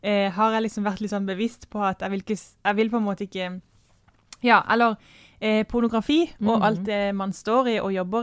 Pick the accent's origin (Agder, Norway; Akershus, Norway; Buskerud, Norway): Agder, Norway; Kristiansand; also born or lived in Trondheim; Jeg kommer jo fra Flekkerøya utenfor Kristiansand